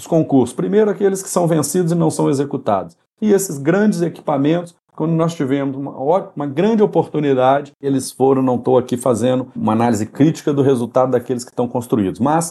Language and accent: Portuguese; Brazil; a gente participou aí como brasileiros, dos momentos mais favoráveis, primeiro com Copa do Mundo, depois com Olimpíada no Rio de Janeiro